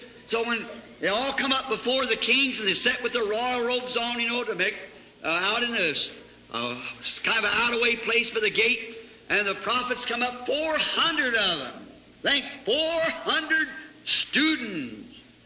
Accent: Ireland

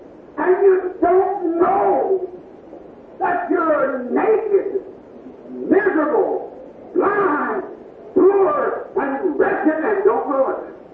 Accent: Kentucky, United States; I was raised in Kentucky in a little old clapboard shingle house

